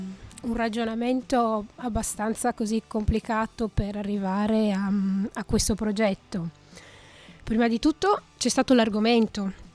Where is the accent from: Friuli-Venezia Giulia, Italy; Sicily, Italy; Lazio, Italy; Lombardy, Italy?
Friuli-Venezia Giulia, Italy; Trieste; Ovviamente io non sono carsolina, però da triestina